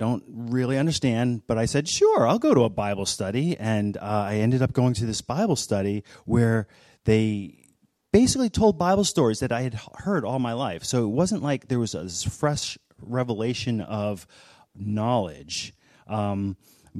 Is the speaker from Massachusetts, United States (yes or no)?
yes; Worcester, Massachusetts, United States; I come home to my hometown, which is in Worcester, Mass.